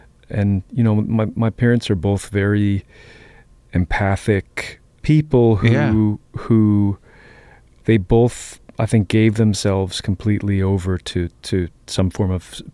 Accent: Jamaica Plain, Massachusetts, United States; I grew up in Jamaica Plain.

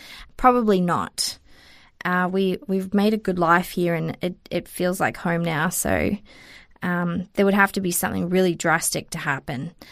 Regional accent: Australia; accent: Australian; which I consider to be like my most formative years, that's why I consider myself Australian. And also my accent is Australian, even though some people say they can hear the Kiwi coming out every now and then.

